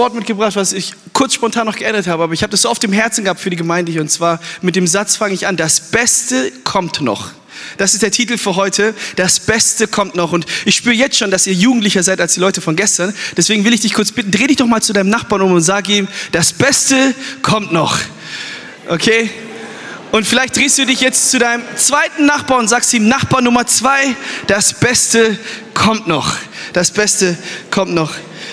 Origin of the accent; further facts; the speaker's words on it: Germany; ich komme aus Deutschland oder wir kommen aus Deutschland. Ich bin zumindest in Deutschland aufgewachsen. Meine Eltern kommen aus Äthiopien.